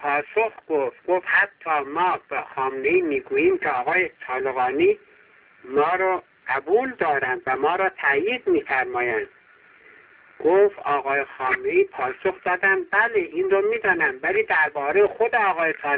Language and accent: Persian; Khorasan, Iran; خب ما خراسانی هستیم